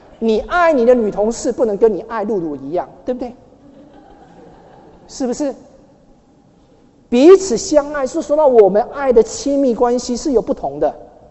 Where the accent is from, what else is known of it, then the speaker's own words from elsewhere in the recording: Houli, Taichung, Taiwan; born there; 对，我出生就在后里，但是不是马槽。